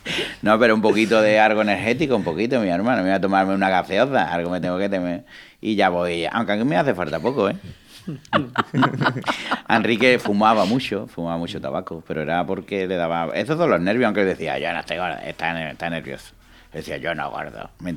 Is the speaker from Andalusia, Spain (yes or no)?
yes; Andalusia, Spain; No, soy andaluz, van los genes.